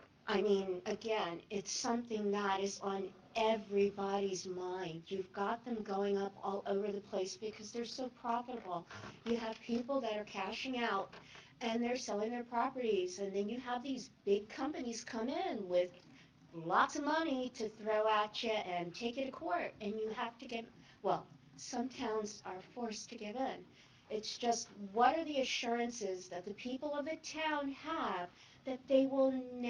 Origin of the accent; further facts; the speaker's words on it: Annandale, United States; I'm from Annandale.